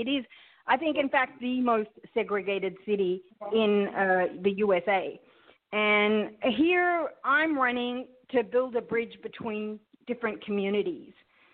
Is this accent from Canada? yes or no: no; Sydney, New South Wales, Australia; now in Chicago, United States; I grew up in Sydney, Australia, and I my parents are Pakistani. So I've come to Chicago in about 2010